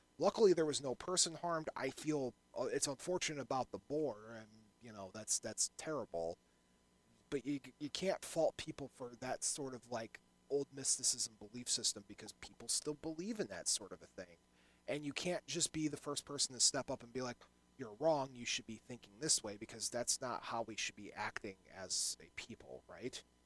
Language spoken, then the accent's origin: English; Whiting, Indiana, United States; For example, if I'm in my hometown of Whiting